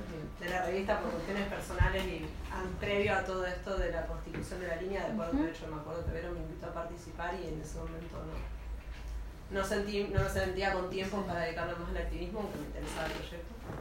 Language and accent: Spanish; Neuquén, Argentina; moved away; porque yo soy de Neuquén, entonces me dijo, ¿no la conoces? No, ni idea. Yo me he ido hace unos años de Neuquén.